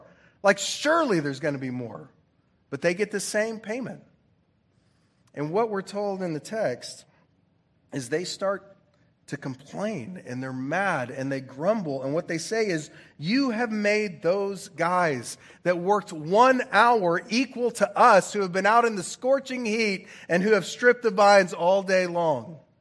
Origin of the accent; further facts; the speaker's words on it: Oklahoma, United States; Man, when I was growing up in Oklahoma, God's country, when I was in, anybody?